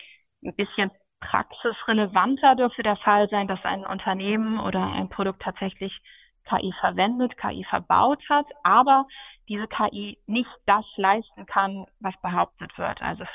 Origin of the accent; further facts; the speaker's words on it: Bremen, Germany; also born or lived in Hamburg; now in Düsseldorf, Germany; komme ursprünglich aber aus dem hohen Norden, bin Bremerin und habe in Hamburg studiert